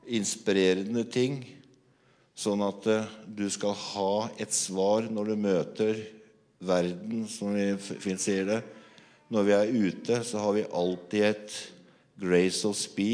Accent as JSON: {"language": "Norwegian", "region": "Innlandet", "country": "Norway", "said": "Jeg gjør ikke det, så jeg kommer fra Hadeland."}